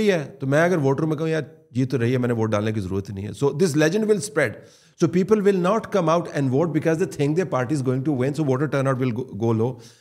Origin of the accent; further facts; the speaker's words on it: Pakistan; کیونکہ میں پاکستانی ہوں, تو یار انڈر ڈیولپڈ ملک ہے